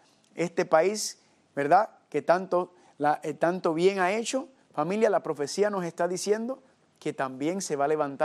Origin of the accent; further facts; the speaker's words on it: United States; born there; Porque yo nací en los Estados Unidos de América, así que yo sé, familia, lo que esta nación produce